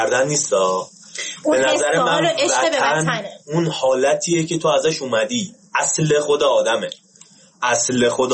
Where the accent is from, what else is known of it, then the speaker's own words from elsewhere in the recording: Iran; من اگرم مهاجرت بکنم قاعدتا وطنم میشه ایرانه.